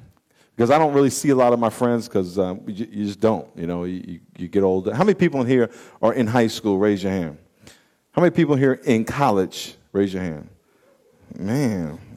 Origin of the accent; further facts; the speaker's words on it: New York, United States; I grew up in New York, and one of my friends from when I was a kid called me the other day